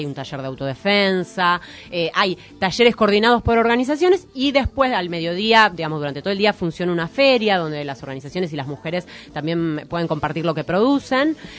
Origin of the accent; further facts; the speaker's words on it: Haedo, Buenos Aires Province, Argentina; no me digas porque yo soy oriundo de Aedo